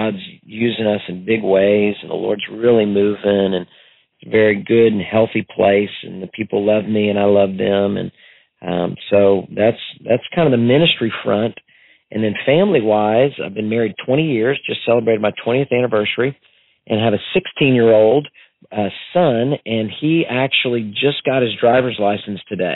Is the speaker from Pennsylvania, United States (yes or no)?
no; Houston, Texas, United States; I was born and raised here in Houston, and I did not become a believer until I was 16 years old. So I was sacking groceries in the suburbs of Houston